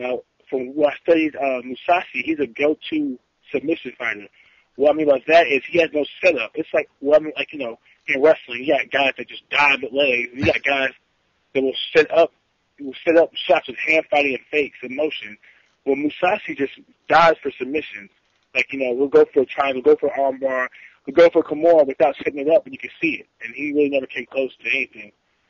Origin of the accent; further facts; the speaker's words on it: Murfreesboro, Tennessee, United States; born there; I was born right outside Nashville in Murfreesboro.